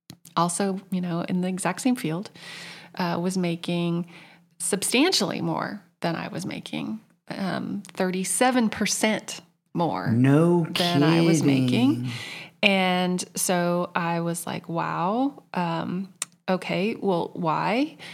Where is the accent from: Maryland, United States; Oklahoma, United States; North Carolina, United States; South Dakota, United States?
Oklahoma, United States; Tulsa; That's where I'm from. It's home. And my family was still in Oklahoma, was still in Tulsa.